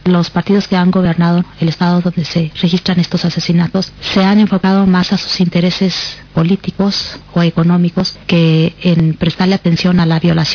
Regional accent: Mexico; cuando han sabido que soy de México

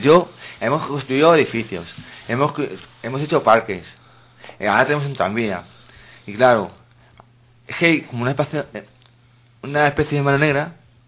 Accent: Parla, Community of Madrid, Spain; Y eso lo hemos pagado los que somos de Parla, claro.

